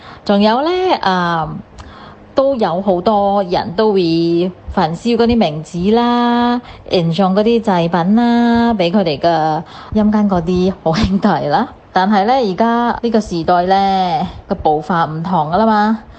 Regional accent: Singapore; 我在香港的哥哥姐姐你们好，我是新加坡的

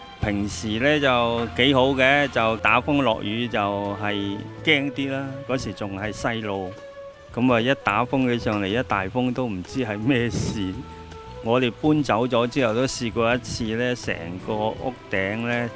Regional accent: Tsuen Wan, New Territories, Hong Kong; 早晨啊，各位，我在荃湾大，我今年都有67岁了

